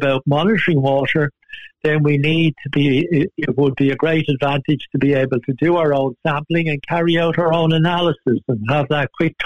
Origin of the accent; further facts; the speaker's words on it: Wicklow, Leinster, Ireland; I'm a native of Wicklow. I went to school. I'm born and bred in Wicklow.